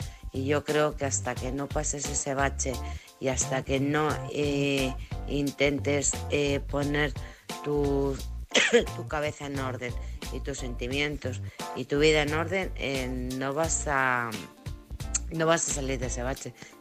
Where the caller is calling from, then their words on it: Alcorcón, Community of Madrid, Spain; de Alcorcón.